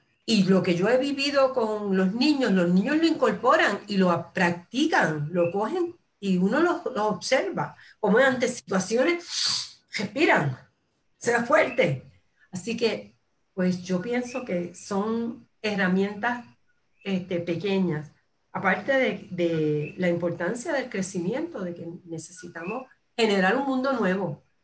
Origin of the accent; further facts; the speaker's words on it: Puerto Rico; nosotros como puertorriqueños necesitamos sentirnos más acompañados